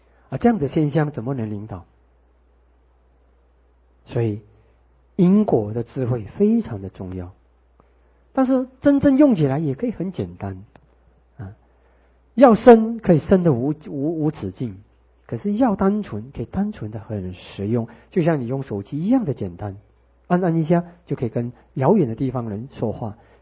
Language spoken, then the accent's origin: Chinese; Malaysia; 我们马来西亚人常常开玩笑说的，我吃盐比你吃米多